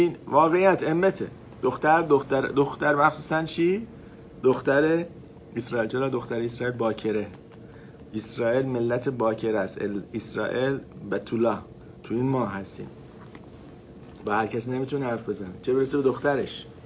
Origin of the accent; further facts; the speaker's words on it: Iran; اگه ما مال ایران بودیم، ایران اومد، از ایران اومدیم اینجا